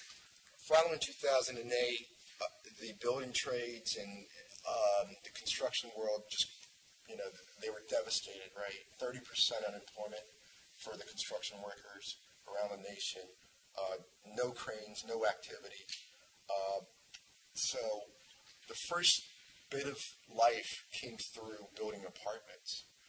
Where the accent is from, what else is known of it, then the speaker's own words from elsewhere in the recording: Washington, District of Columbia, United States; I'm from Washington, D.C.